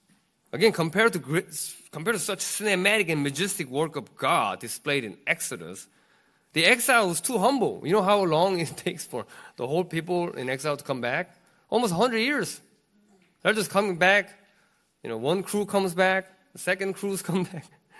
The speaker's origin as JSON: {"language": "English", "country": "South Korea", "second_language": "English", "said": "I'm from Korea, and we just pray for missionary in Japan, right?"}